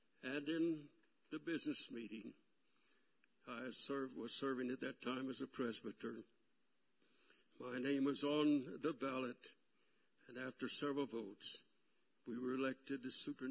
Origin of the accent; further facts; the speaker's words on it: Oklahoma, United States; I want you at district council to announce that you are moving back to Oklahoma, which is my home state, and you are going to pastor in the Southwest.